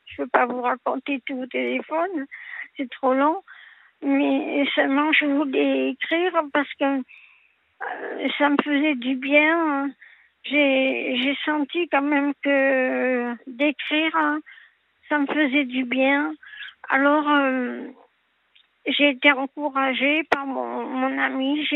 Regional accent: Nice, Provence-Alpes-Côte d'Azur, France; je suis née à Nice. Je suis niçoise.

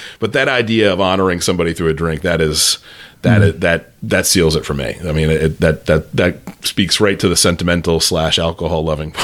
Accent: Northeast, United States; I'm from the Northeast originally, so scallops were very prevalent.

